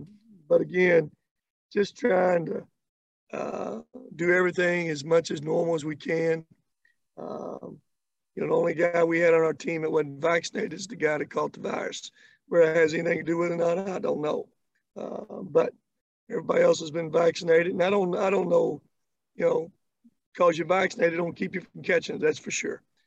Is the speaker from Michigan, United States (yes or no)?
no; Kentucky, United States; Well, you know, JR, where I was from, you know, I grew up in Kentucky. I grew up just not in Kentucky, but out in the country.